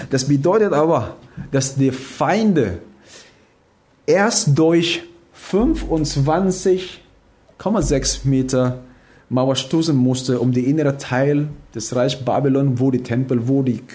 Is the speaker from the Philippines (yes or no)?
yes; Philippines; now in Germany; Also ich komme aus den Philippinen, da haben wir überhaupt keine Burg.